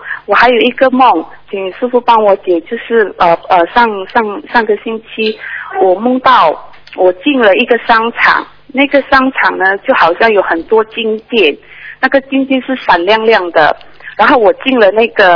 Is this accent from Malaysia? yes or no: yes; Malaysia; 我是马来西亚的。